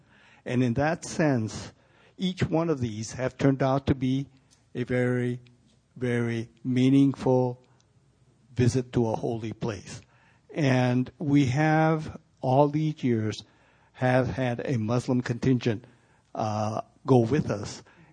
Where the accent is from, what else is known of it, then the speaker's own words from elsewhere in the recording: Sacramento, California, United States; I'm from Sacramento, California.